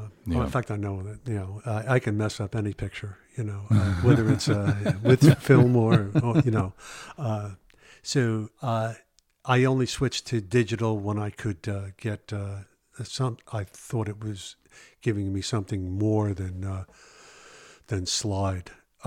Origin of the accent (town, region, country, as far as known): New York City, New York, United States; born or raised there